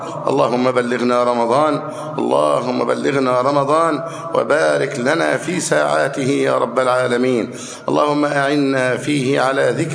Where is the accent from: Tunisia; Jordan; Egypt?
Egypt; اللهم احفظ بلدنا مصر أمنا أمانا